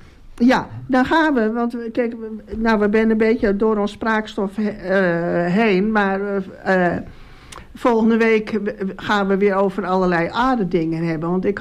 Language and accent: Dutch; Tienhoven, Netherlands; Want ik kom natuurlijk van Tienhoven. Of natuurlijk. Maar ik kom van Tienhoven.